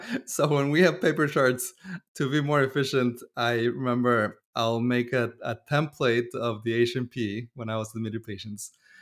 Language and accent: English; Mexico; moved away as an adult; now in United States; So I'm originally from Mexico. I went to medical school over there. And then I always had the idea to come to the US for residency.